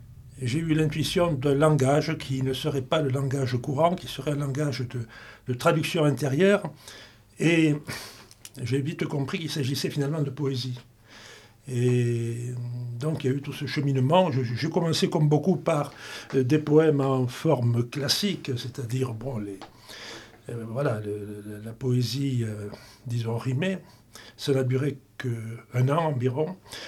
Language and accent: French; Figeac, Occitanie, France; born there; Je suis né à Figeac, puis j'ai vécu dans différentes villes de Midi-Pyrénées.